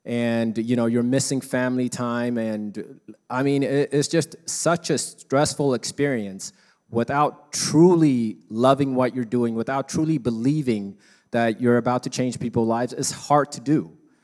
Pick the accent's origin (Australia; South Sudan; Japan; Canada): South Sudan; now in Omaha, United States; So I'm originally from South Sudan, and my mother is Ethiopian, and we came to the United States after South Sudan's civil war, and we came here as refugees